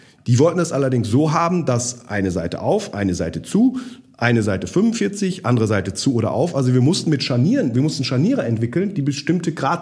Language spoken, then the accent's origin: German; Germany; accent: German; Ich war eigentlich da, um mit meinem charmanten deutschen Akzent die Produkte so ein bisschen zu präsentieren.